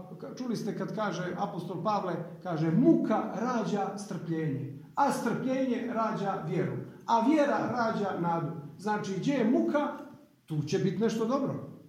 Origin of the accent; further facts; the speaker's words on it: Montenegro; A mi smo Crnogorci znali, ali trebalo je pušaka, trebalo je muških glava i tako dalje.